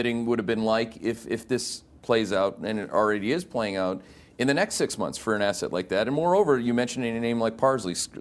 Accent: Canada; I'm a Irish Catholic Canadian guy

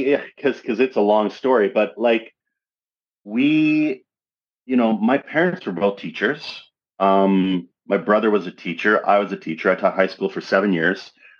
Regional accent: British Columbia, Canada; I grew up in the West Coast, British Columbia, Canada.

